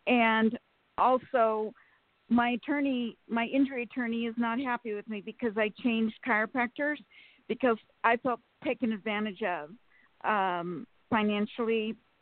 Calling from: Sacramento, California, United States; from Sacramento, California.

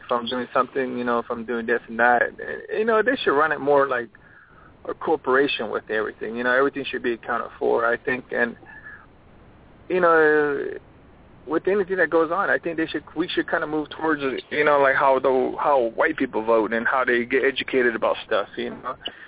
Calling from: Arizona, United States; I was calling from Arizona again.

